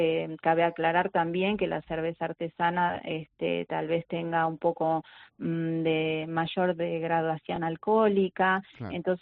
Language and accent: Spanish; Patagonia, Argentina; moved away as an adult; now in Málaga, Spain; Estamos en la ciudad de Campanillas y venimos de Argentina, del sur de Argentina, de la Patagonia. Allí fundamos una cervecería, nuestra fábrica, en el 2015.